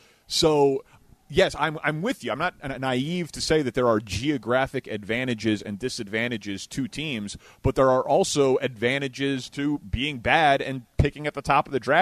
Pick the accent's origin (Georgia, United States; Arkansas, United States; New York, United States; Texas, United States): Georgia, United States; Atlanta; I want to play for my hometown Atlanta Falcons